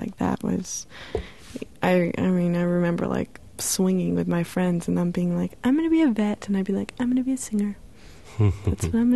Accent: Massachusetts, United States; yes, I am from Happy Valley. It's true.

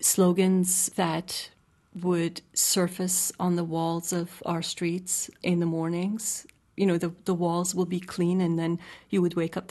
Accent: Tehran, Tehran Province, Iran; English is a second language; here I was, a Jewish person growing up in Tehran, not at all under the same pressures, but yet living in its shadows

